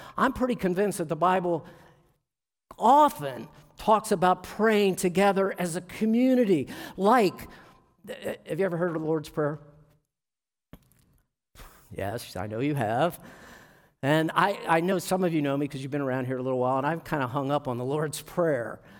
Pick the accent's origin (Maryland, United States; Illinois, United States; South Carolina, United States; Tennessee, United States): Maryland, United States; Baltimore; when they used to be in Baltimore, which is where I grew up.